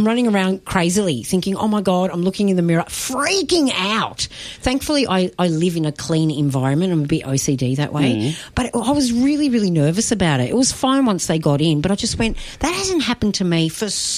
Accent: Footscray, Victoria, Australia; I remember growing up and it happened all the time. People would just pop over in the neighbourhood where we grew up in Footscray.

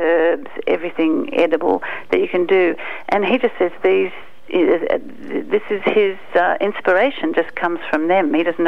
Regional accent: Melbourne, Victoria, Australia; now in London, United Kingdom; When I've been living overseas in London for a few years, and I've always described Melbourne, my hometown

